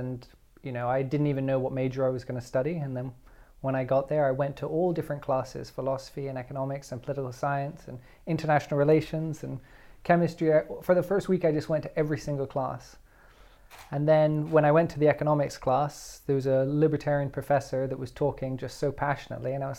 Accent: British Virgin Islands; So our parents took us to the British Virgin Islands when I was very small.

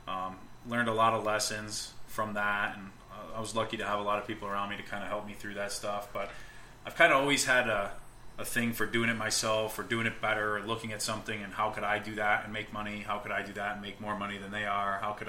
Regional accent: Waterbury, Connecticut, United States; I grew up in Waterbury, Connecticut.

